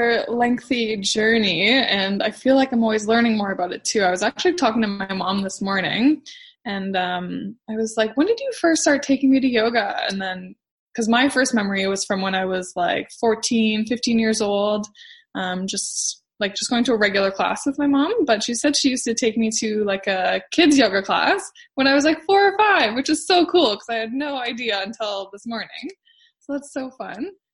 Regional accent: Pickering, Ontario, Canada; So I'm on Chemung Lake, but I'm from Pickering, Ontario.

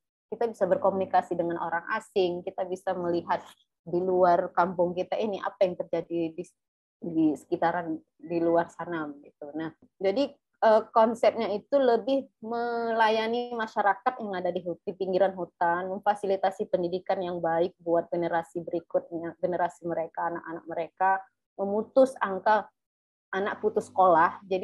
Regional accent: North Sumatra, Indonesia; Asal saya itu dari Sumatera Utara, Medan, dan masih di kampung sebenarnya. Kurang lebih 260-an kilo lah itu dari kota Medan. Jadi memang kampung banget. Saya dibesarkan dari keluarga yang sederhana

